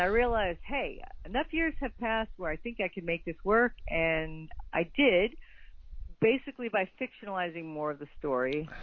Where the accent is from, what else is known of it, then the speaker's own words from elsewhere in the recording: New York City, New York, United States; also born or lived in Los Angeles; now in Stamford, United States; I was raised in the Bronx, and then I moved to LA and lived around the world, and then wound up back in New York, and now I'm in Stanford